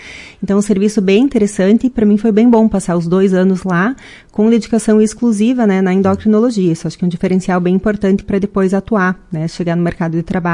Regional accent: Marau, Rio Grande do Sul, Brazil; sou nascida em Marau, criada em Marau. Minha família mora aqui já há muitos anos e eu fiz minha faculdade em Caxias do Sul e depois eu fiz a minha especialização no Rio de Janeiro

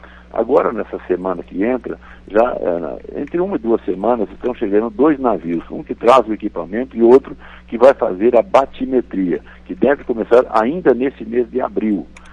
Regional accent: Candelária, Rio Grande do Sul, Brazil; que é minha terra.

